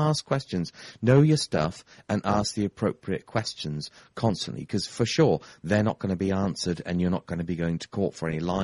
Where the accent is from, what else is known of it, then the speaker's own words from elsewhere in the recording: Torquay, South West England, United Kingdom; I come from Torquay, southwest of the UK, very, very close to Newton Abbott, come Exeter